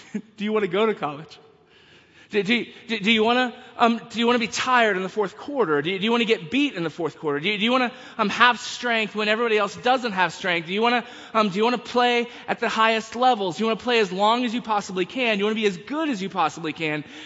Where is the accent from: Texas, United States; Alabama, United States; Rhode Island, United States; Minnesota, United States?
Texas, United States; I begin there saying that and making that claim as a Texan. I see Texas friends in the back who threatened to leave. And I warned them. I grew up in Texas.